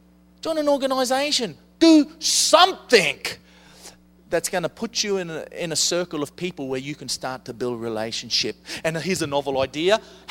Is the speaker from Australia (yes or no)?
yes; Australia; Well, I get excited about this and I'm Australian.